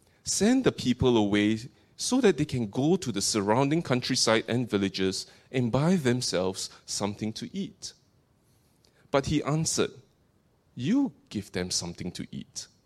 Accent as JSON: {"language": "English", "country": "Singapore", "lives_now": "Perth, Australia", "said": "You probably could tell from my accent by now, I was originally from Singapore. My family and I, we relocated to Perth about 4 years back."}